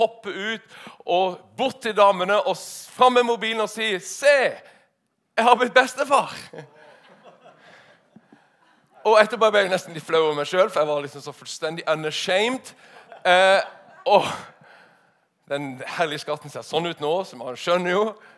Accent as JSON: {"language": "Norwegian", "town": "Lista", "region": "Agder", "country": "Norway", "said": "der jeg kommer fra, Lista på Sørlandet, en bygd med 900 mennesker."}